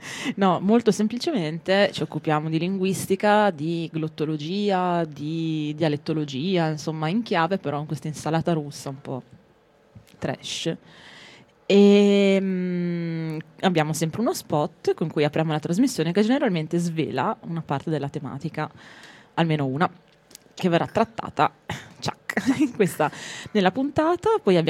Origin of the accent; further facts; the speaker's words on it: Ferrara, Emilia-Romagna, Italy; Io sono ferrarese.